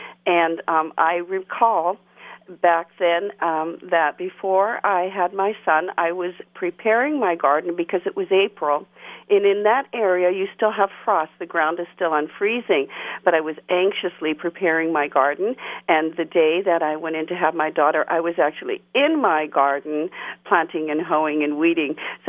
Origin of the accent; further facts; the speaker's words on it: Thunder Bay, Ontario, Canada; When I was a little girl in my hometown, Thunder Bay, Ontario, Canada